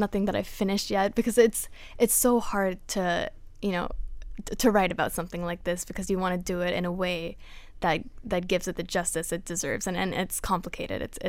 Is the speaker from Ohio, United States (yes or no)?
no; Parkland, Florida, United States; also born or lived in Los Angeles, United States; We moved to Parkland from, I was born in Los Angeles, and we moved here when I was three, so I've pretty much spent my entire life in Parkland